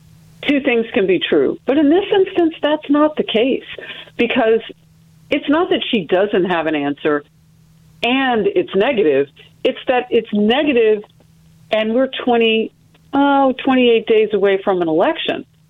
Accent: United States; And I'm an American before I'm anything, and yes, I'm a black woman.

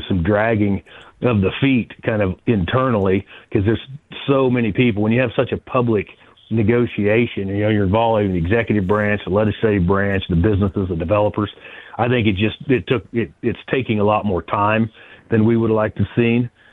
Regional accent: Wichita, Kansas, United States; You know, I'm from Wichita.

